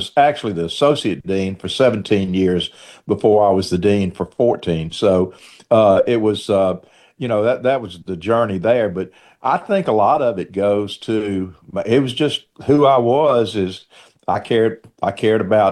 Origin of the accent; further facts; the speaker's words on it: Clarksdale, Mississippi, United States; I grew up in Clarksdale, Mississippi, where my dad owned WROX radio, and I, you know, knew all of that. Grew up with dances on Friday and Saturday night.